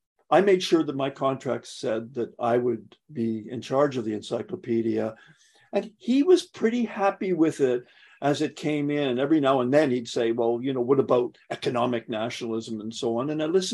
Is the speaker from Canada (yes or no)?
yes; Toronto, Ontario, Canada; I was from Toronto